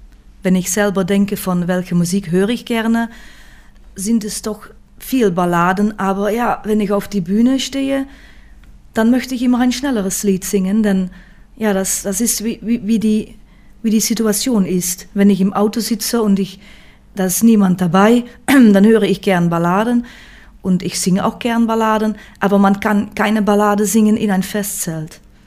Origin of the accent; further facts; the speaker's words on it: Netherlands; now in Belgium; Ich denke, da, wo ich geboren bin, das bleibt meine Heimat, ja. Ich bin schon 3 oder 24 Jahre wohne ich in Belgien.